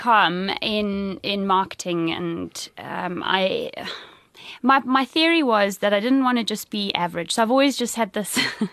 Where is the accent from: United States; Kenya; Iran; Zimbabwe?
Zimbabwe; And I come from Zimbabwe. I think, you know, we come from a nation of people who've been, under a lot of stress and strain for a number of years.